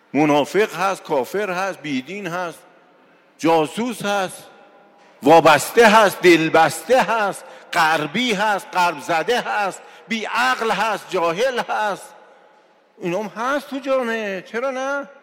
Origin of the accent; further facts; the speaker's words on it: Iran; 30 سال پیش وقتی بنده رفتم بیرون از ایران خارج، میگفت بچه کجایی؟ وقتی که میگفتیم بچه ایرانیم،